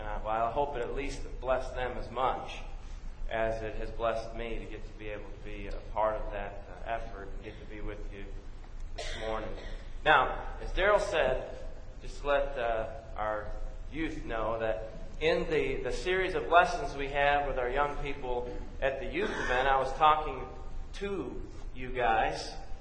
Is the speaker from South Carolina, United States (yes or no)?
no; Buffalo, New York, United States; now in Texas, United States; I'm originally from Buffalo, New York, born and raised in Western New York. And where I grew up was much more like this country here, and with the tall trees and the beautiful scenery.